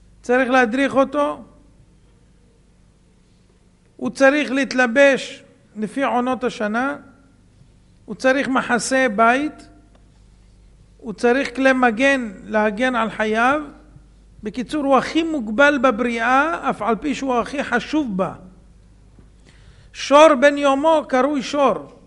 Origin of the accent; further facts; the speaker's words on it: Bnei Brak, Tel Aviv District, Israel